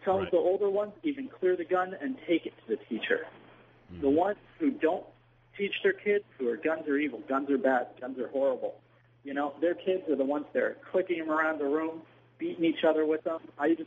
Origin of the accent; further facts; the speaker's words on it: Pennsylvania, United States; I grew up in Pennsylvania, the blue state, as blue as can be.